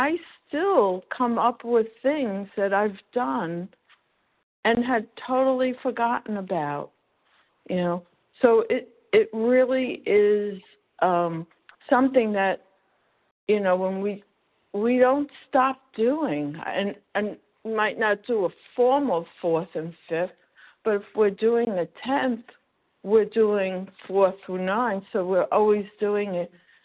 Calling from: Florida, United States; Good morning. I'm calling from Florida.

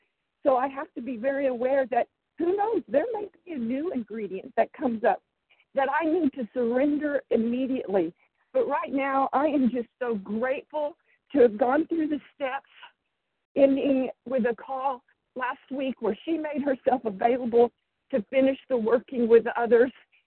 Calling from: Tulsa, Oklahoma, United States; and I'm calling from Tulsa, Oklahoma, and I also live part-time in Coppell, Texas as well. So kind of between two states.

